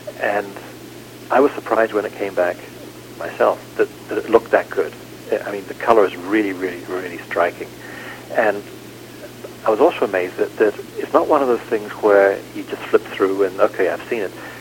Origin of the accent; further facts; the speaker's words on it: New Zealand; as a kid, growing up in New Zealand, there'd be stray dogs